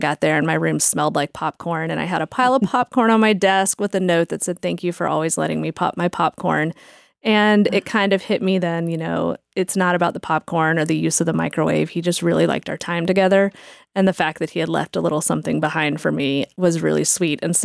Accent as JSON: {"language": "English", "region": "Georgia", "country": "United States", "tie": "born or raised there", "said": "I am. I grew up in Georgia. I graduated from Harrison High School in Cobb County. And then I went to Georgia State University."}